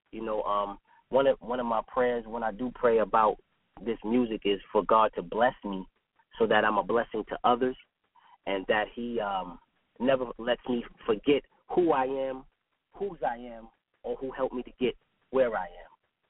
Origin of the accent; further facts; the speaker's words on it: Queens, New York, United States; but because I'm from Queens, and I'm from New York.